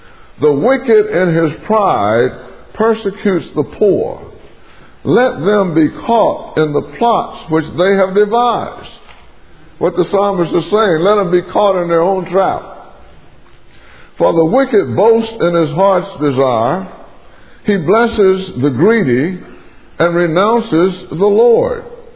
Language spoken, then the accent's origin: English; the South, United States; I was born and raised in the South, and I know what persecution is all about.